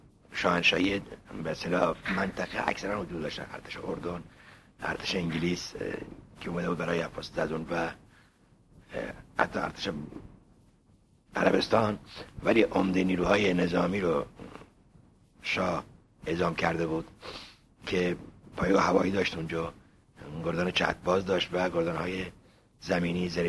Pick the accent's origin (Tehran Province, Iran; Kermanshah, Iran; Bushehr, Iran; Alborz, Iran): Bushehr, Iran; Bandar Ganaveh; من متولد بندر گنوه هم. من تولد خودم از یک روستاهای نزدیک بندر گنوه هست به نام مال محمد عبدالی.